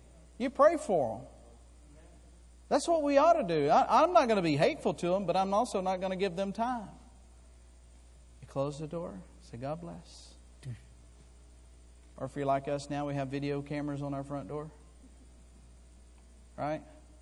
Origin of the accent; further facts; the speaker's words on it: Florida, United States; Now, I was raised in Florida. We had blackberry bushes everywhere amongst our property there.